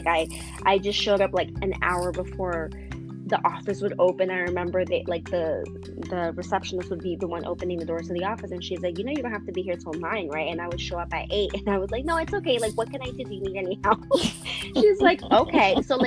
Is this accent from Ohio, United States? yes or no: no; Miami, Florida, United States; also born or lived in New Jersey; So I was born in New Jersey, but I actually was raised in Miami, Florida. So I did the big transition when I was young, like the big move. So I do like to consider myself as a Floridian